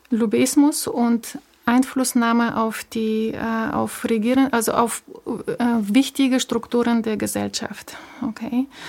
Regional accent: Bulgaria; moved away as an adult; ich bin 78 in Bulgarien geboren. Ich war 11, als die Wende kam. Mit 21 habe ich das Land verlassen.

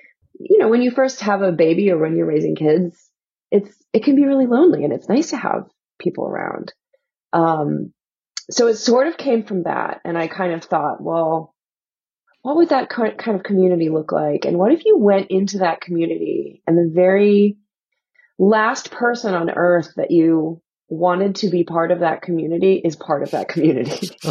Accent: Philadelphia, Pennsylvania, United States; my best friend, I grew up in Philly. My best friend still lives in Philly.

